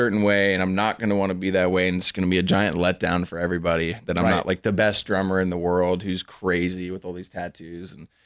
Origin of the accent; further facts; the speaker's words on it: Malibu, California, United States; But yeah, it was cool growing up in Malibu. It's definitely a little bubble of people.